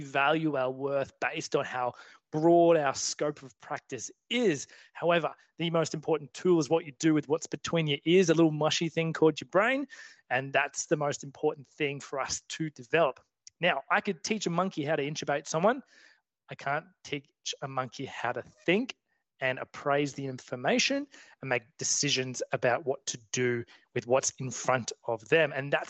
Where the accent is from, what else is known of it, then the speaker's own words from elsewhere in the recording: Australia; I'm from Australia.